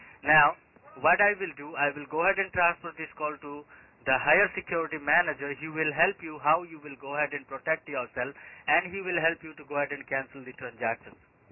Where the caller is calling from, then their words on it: Melbourne, Victoria, Australia; Yes, I'm calling you from the Melbourne. 300 Bourke Street, Melbourne, Victoria.